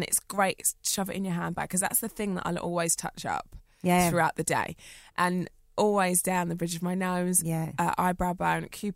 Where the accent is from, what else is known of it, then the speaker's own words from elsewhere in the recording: East of England, United Kingdom; I grew up in Essex.